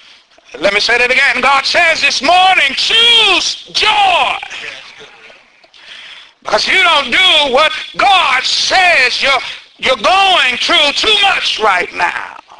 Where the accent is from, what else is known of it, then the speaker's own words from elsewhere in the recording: Pauls Valley, Oklahoma, United States; I have a murder for my hometown, Paul's Valley. I'm from Oklahoma City.